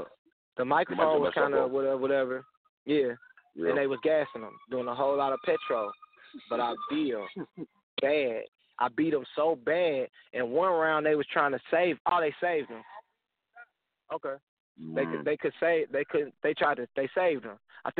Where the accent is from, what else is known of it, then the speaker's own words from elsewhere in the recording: St. Louis, Missouri, United States; I mean, I'm from St. Louis, so as far as media, I already, you know, like I'm used to it.